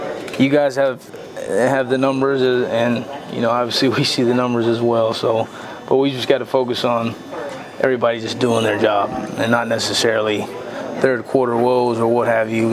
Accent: Anaheim, California, United States; I saw Anaheim play in 2003. It's my hometown, so.

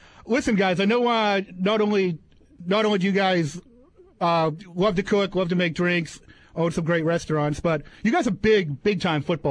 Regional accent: Boston, Massachusetts, United States; I grew up here in Boston, but I was a Redskins fan.

